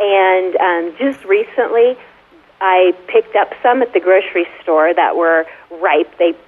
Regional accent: Missouri, United States; now in Durango, United States; So I grew up in Missouri, and my grandfather had a persimmon tree.

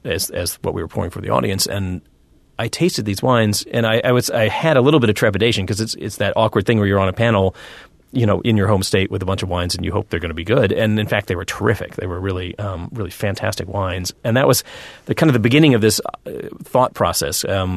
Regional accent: Texas, United States; I took a trip through Texas, you know, and I'm from Texas. So it was kind of father, son, you know, traipsing through my home state.

